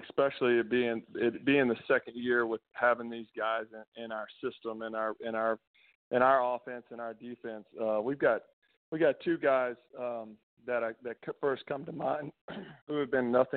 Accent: Pflugerville, Texas, United States; I was a Pflugerville boy, so I played at Pflugerville High School for George Herman. I graduated in 2001

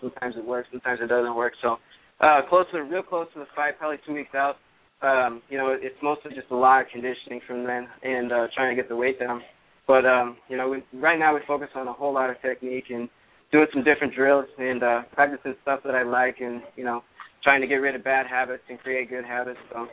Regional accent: Virginia, United States; I began wrestling when I was about 10 years old in Virginia, and wrestled all the way up through high school.

